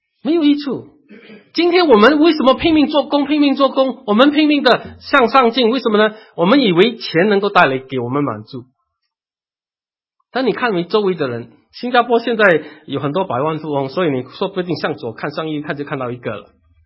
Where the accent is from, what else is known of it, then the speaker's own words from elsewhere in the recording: China; 我们是中国人，我们一定知道什么叫做不孝